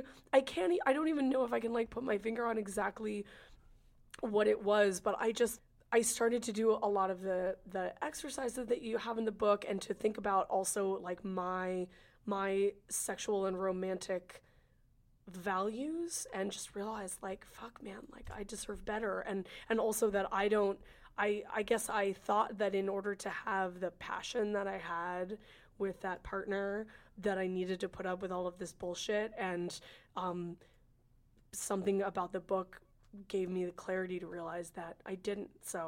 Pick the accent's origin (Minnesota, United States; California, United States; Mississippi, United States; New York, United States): California, United States; I'm from California, so I have like a high tolerance for like a certain kind of like